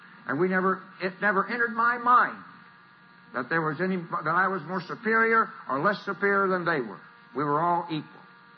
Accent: Springfield, Illinois, United States; also born or lived in California; I was raised in Springfield, Illinois, and I was not aware of the abomination that went on in the South up until the last few years.

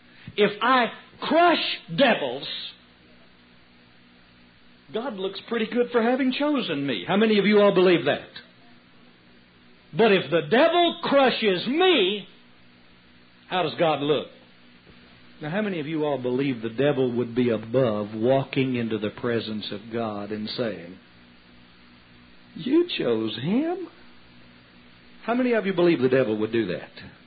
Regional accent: Texas, United States; Now please let me give you the Texas translation of that one, since I'm a Texan.

